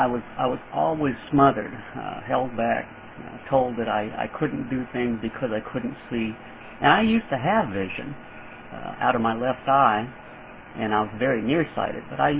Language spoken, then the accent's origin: English; Iowa, United States; also born or lived in Florida; that's why I was born in Florida. He was in the, you know, at the Air Force, and he was stationed out of Eglin Air Force Base in Florida. But my mom and him both came from Iowa, so after he left the service, then they moved back to Iowa.